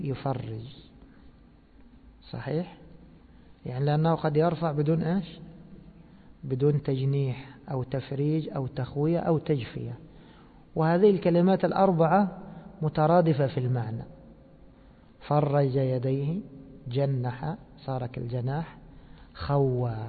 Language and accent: Arabic; Egypt; نحن عندنا في مصر في شيء مشهور